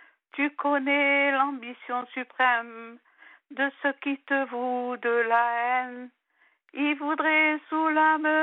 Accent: Marseille, Provence-Alpes-Côte d'Azur, France; Je suis de Marseille.

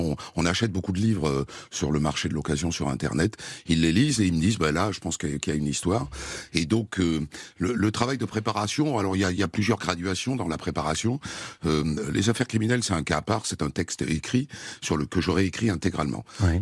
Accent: Bayonne, Nouvelle-Aquitaine, France; moi je viens du sud-ouest de Bayonne, et donc chez moi on prononce toutes les... Donc on dit Ondelat.

